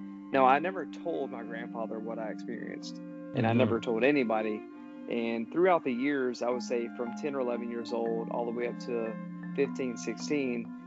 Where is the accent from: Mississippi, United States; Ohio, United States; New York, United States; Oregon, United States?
Mississippi, United States; and I'm from Mississippi. My grandparents lived in Brookhaven, Mississippi, which is a very small town in Mississippi.